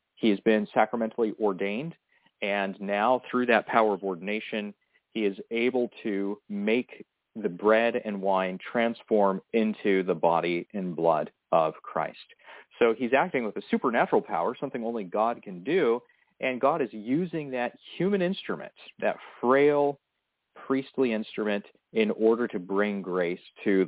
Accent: California, United States; moved away as an adult; now in Rome, Italy; my background is I was raised in California as a Protestant.

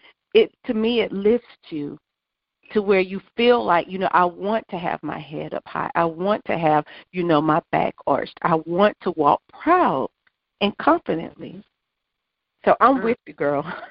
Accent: South Carolina, United States; I grew up here in South Carolina. I was the oldest of three

